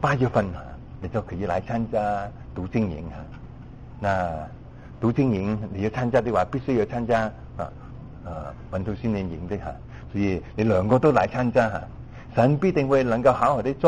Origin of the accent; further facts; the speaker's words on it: China; 我们中国人就说